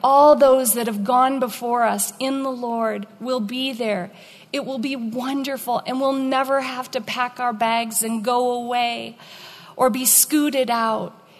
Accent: Iowa, United States; When I was growing up in Iowa, I'm the youngest of eight

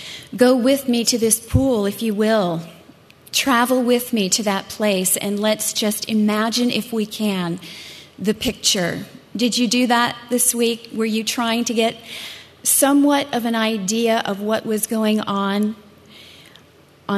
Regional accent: Riverside, California, United States; I am a homemaker from Riverside

